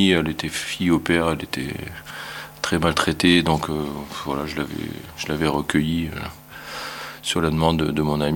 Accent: Southwest France, France; j'ai 59 ans, bientôt 60. Je suis originaire du Sud-Ouest.

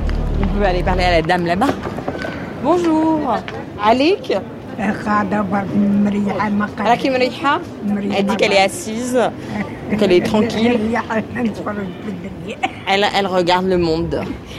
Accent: Île-de-France, France; also born or lived in Algeria; Et moi, je suis française aussi. Mais en fait, il faut que je note 99. Mais je viens du 7-8, aujourd'hui du 8-3.

